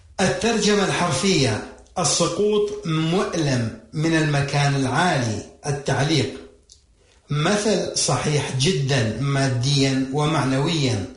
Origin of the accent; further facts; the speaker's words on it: Iraq; accent: Iraqi; كما نقول بلهجتنا العراقية